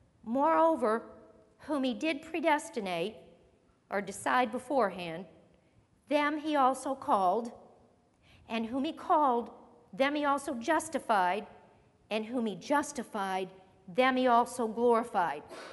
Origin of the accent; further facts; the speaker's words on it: Missouri, United States; I mean, we're from Missouri. You got to show us. It's the show me state.